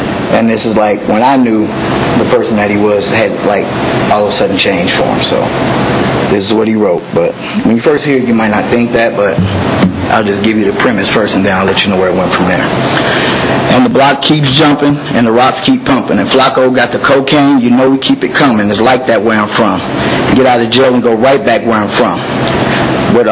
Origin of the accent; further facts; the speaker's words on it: Chicago, Illinois, United States; now in Champaign, United States; I'm from Champaign. I've been here, living in the area for about 17 years now, originally from Chicago, Illinois.